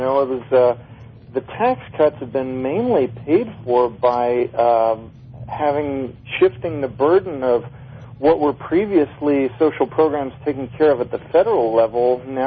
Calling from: Minnesota, United States; from Minnesota.

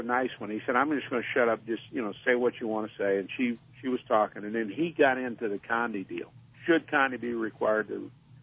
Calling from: New Mexico, United States; I'm out here in New Mexico.

